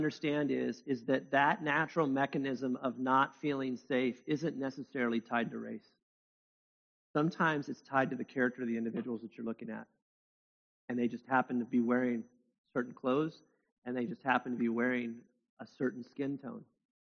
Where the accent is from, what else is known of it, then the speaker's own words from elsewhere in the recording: United States; And I'm an American. I waste.